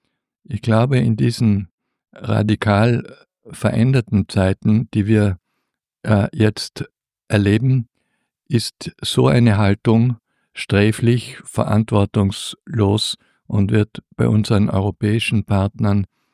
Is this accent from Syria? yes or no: no; Austria; wie wir als Österreicher in der UNO